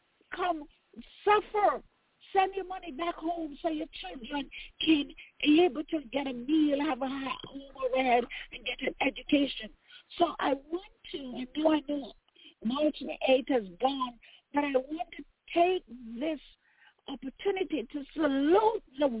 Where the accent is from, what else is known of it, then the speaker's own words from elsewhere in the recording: Jamaica; So for me being a Jamaican and for me to understand what it is when somebody, a child, needs help, that's what this is all about.